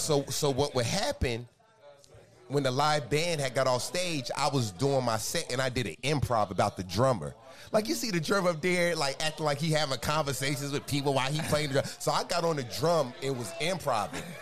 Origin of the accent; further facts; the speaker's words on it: New Jersey, United States; Was in Maryland and D.C. So I'm technically a DMV comedian, but I'm from Jersey.